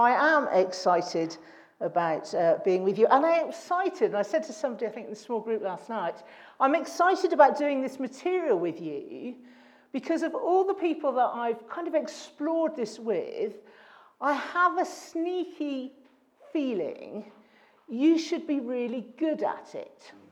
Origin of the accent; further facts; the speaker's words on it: Bristol, South West England, United Kingdom; accent: Bristolian; I am a girl from Bristol, which is the West Country in England, and I have R's.